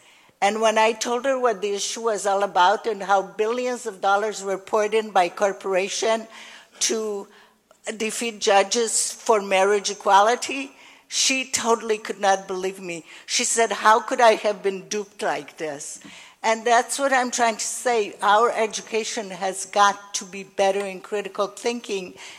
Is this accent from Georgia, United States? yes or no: no; Iowa, United States; I was privileged to a conversation with a person from Iowa, I'm from Iowa